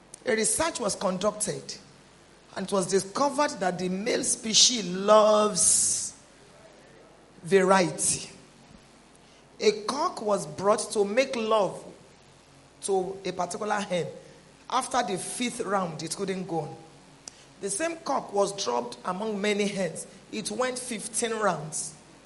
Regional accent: Ekiti, Nigeria; It's pounded yam, I want to eat, I am from Ekiti.

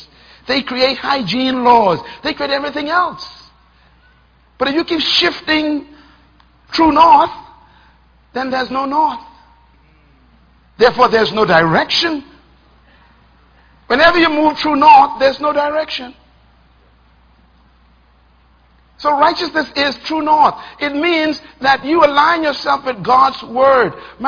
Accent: Bain Town, New Providence, Bahamas; Yeah, I grew up in Baintown, Mom.

